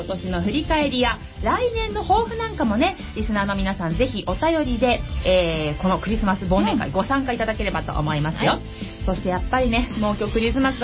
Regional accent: Kawasaki, Kanagawa, Japan; 川崎生まれ川崎育ち、自称夢見ヶ崎動物公園専属アイドル … のリーダー、おしゃべり担当

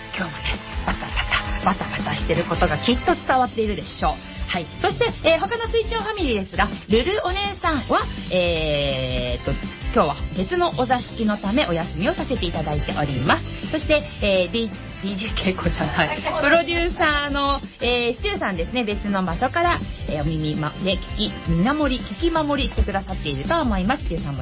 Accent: Kawasaki, Kanagawa, Japan; 本日の番組メインパーソナリティは、川崎生まれ川崎育ち、自称夢見ヶ崎動物公園専属

